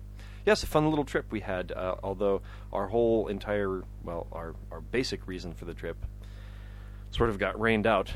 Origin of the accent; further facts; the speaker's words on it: California, United States; I'm from Southern California. I don't bring rain anywhere.